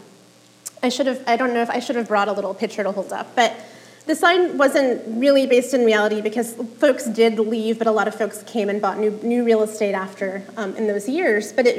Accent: Fort Wayne, Indiana, United States; moved away as an adult; now in Seattle, United States; I live in Seattle. I'm from Indiana, and we moved out 18 years ago.

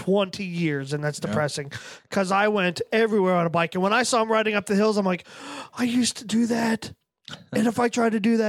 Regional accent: Pennsylvania, United States; I grew up in Pennsylvania, and they're made in Hershey.

